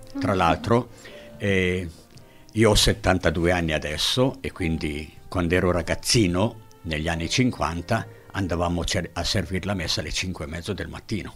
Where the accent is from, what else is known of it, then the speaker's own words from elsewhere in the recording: Casatenovo, Lombardy, Italy; born there; io sono nato in Brianza, ma provengo da due genitori milanesi doc che sono dovuti sfollare a Casatenovo, diciamo anche il nome del paese, a Casatenovo, a causa della guerra. E io sono nato lì